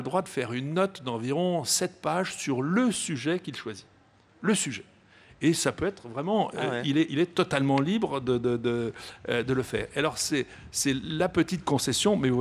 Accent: France; Parce que, d'abord, nous sommes français et pour nous, c'est important.

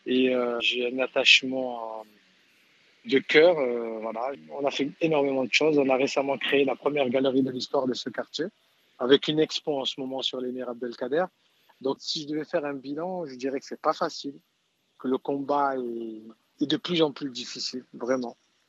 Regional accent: France; Moi, je vis, j'ai grandi en France

